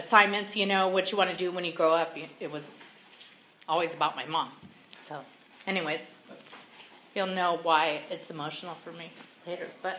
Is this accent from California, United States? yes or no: yes; Santa Maria, California, United States; And I grew up here in Santa Maria, and my parents, they just celebrated 48 years together